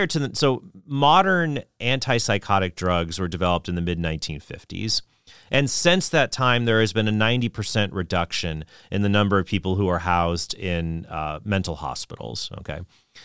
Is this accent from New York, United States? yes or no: no; San Diego, California, United States; I grew up in San Diego, the San Diego metropolitan area. I was born there in 1985. And I grew up there until I was about 10 years old.